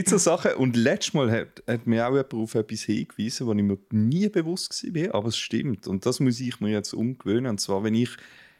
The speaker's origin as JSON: {"language": "German", "country": "Switzerland", "said": "Für mich als Schweizer ist das nicht normal gewesen."}